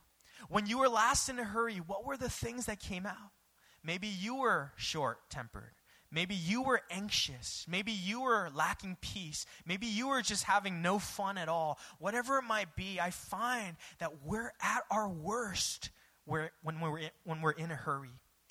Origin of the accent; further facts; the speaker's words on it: California, United States; I'm chill. I'm from the West Coast. I'm from California. I'm chill.